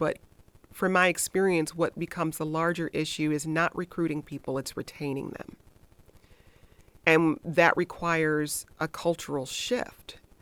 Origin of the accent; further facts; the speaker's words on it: Detroit, Michigan, United States; I grew up in Detroit, an industrial city, and, you know, watched a lot of these things play out in my neighborhood, in my community.